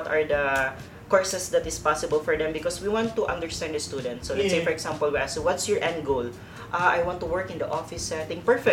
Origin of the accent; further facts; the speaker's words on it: Philippines; this is something that we're very proud of as a Filipino in heart and in blood.